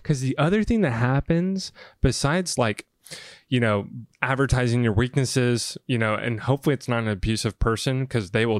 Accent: the South, United States; because I came from the South, and it was like all physical boundary

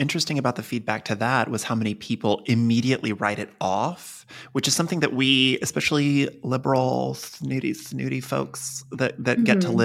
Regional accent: Texas, United States; I grew up in Texas and yeah, it's conservative and it votes very red

